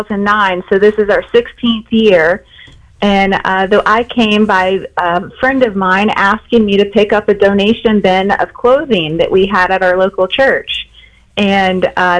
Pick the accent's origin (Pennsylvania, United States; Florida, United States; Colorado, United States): Florida, United States; Fort Pierce; So I'm born and raised in Fort Pierce, my father and grandfather, and then now I have my children there.